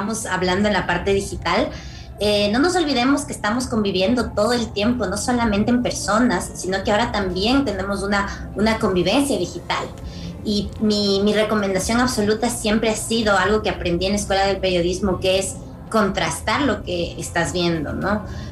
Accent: Ecuador; now in Los Angeles, United States; soy ecuatoriana y estoy acá desde Los Ángeles.

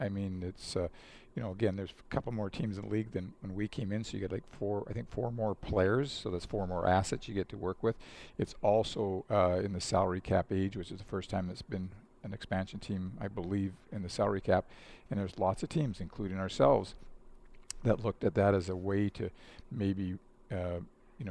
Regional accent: Canada; now in United States; I was born and raised in Canada

